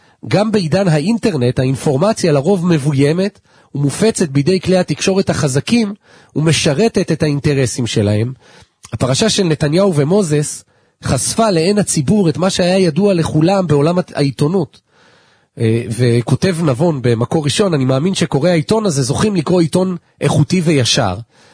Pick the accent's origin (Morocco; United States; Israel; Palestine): Palestine; Elkana, West Bank; כילד תמים, בן אלקנה, העברתי את מבטי מהמילים בעיתון אל הברז הפשוט שלנו